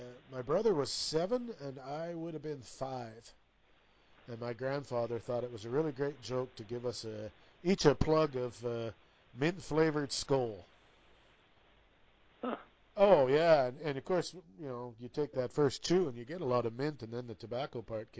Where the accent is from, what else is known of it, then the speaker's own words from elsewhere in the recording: West Virginia, United States; I dare any of them bitches to come on down here, 'cause I'm from West by God, Virginia.